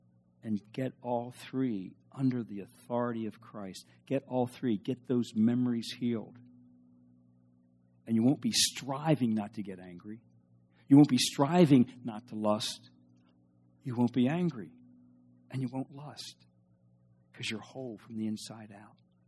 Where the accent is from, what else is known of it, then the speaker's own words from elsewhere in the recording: Ohio, United States; and I remember we're from Ohio, and this is down in Florida, and I like Ohio in the wintertime